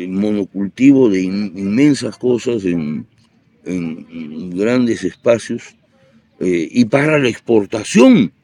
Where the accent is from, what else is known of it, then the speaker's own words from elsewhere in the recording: Lima, Peru; moved away; Yo escapé de Lima, yo soy un fugitivo de Lima